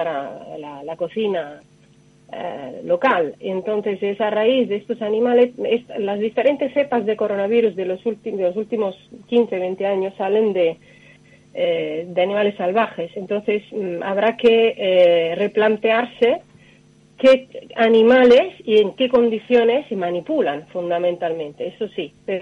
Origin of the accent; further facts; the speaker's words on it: Italy; Yo soy italiana, he seguido el tema de la situación italiana desde el primer día.